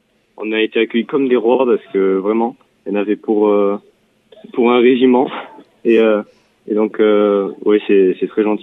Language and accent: French; Mirepeix, Nouvelle-Aquitaine, France; je viens de Miropex, c'est pas loin de Pau. Je suis dans le diocèse de Bayonne.